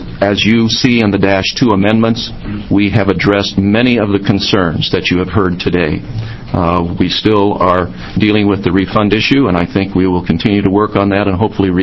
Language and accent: English; Malin, Oregon, United States; I grew up in Malin, Oregon, a wonderful potato country, best potatoes grown in the world.